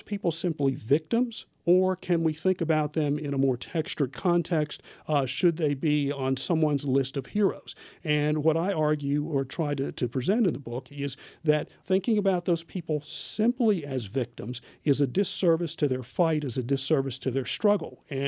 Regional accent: West Virginia, United States; Yes, I do. I grew up in West Virginia. My parents got me my first gun when I was 14 years old.

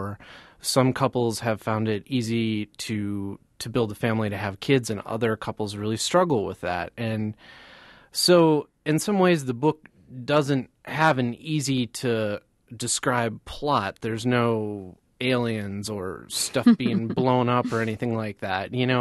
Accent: Eau Claire, Wisconsin, United States; I'm from Eau Claire, and my wife's whole family is from the Oliva Strum area south of Eau Claire, and it just seemed natural.

